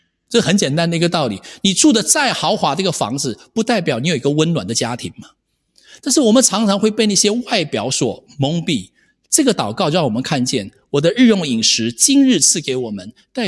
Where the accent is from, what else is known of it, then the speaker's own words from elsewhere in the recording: Taiwan; 大家知道，在台湾我们那个年代，我们都要当兵的